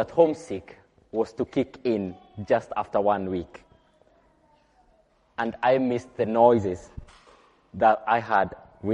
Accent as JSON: {"language": "English", "country": "Kenya", "tie": "born or raised there", "second_language": "English", "moved": "yes", "said": "I was growing back in Africa, in my home country, Kenya, and being the third born in my family"}